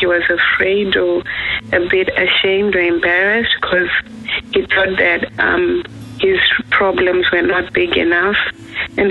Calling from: Australia; I'm calling from Australia.

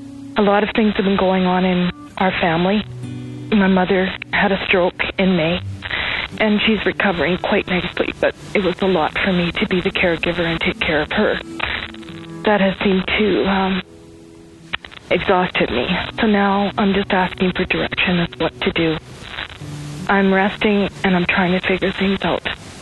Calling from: British Columbia, Canada; I'm calling from British Columbia, Canada.

